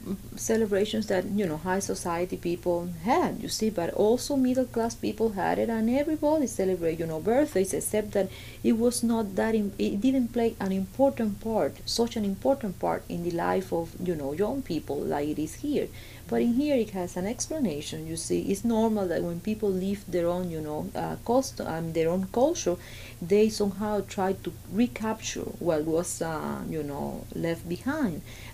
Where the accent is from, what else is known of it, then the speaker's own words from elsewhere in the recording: Cuba; I grew up in Cuba and I didn't want to have a Fiesta de 15.